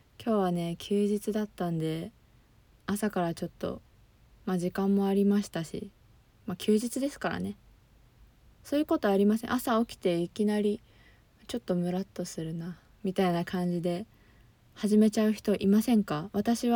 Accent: Fukuoka, Japan; 出身は福岡出身で、まあ、今も福岡に住んでるんですけど、まあ、バリバリの博多っ子でございます。

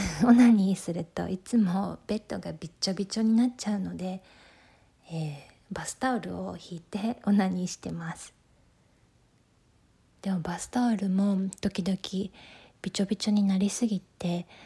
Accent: Tokyo, Japan; 出身地は東京です。東京はとても人が多いので、どこに行っても混んでて少し嫌です。

